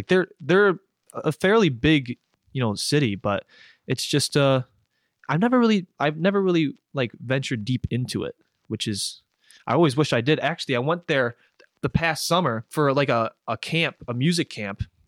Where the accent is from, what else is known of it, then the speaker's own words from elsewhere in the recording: Parkton, Maryland, United States; Parkton is north. It's like right up against the Mason-Dixon line. I actually saw, I was watching the news, the weather, and I saw Parkton. I'm like, that's me